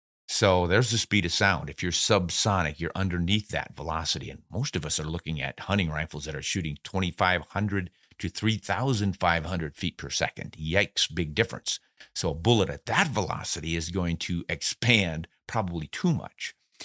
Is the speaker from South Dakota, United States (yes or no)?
yes; South Dakota, United States; I grew up in South Dakota where the capital city is Pierre